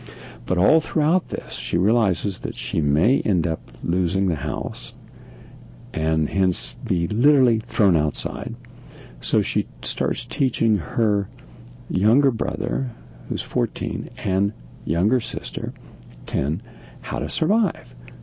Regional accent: West Virginia, United States; some of my relatives and people I knew growing up in West Virginia.

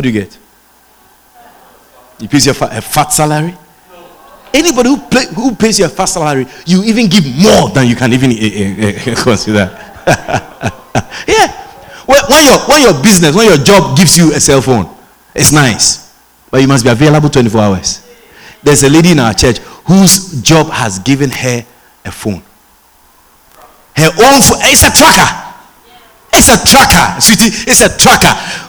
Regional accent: Ghana; I said, I'm from Ghana.

